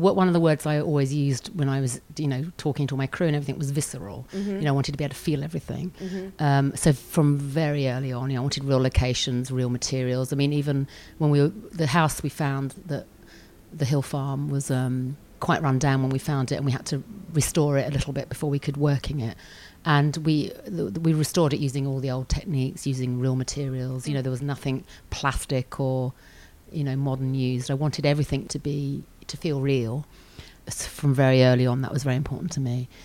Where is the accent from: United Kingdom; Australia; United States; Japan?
United Kingdom; South of England; I grew up in the South, but... I've always been one of those kids who roamed.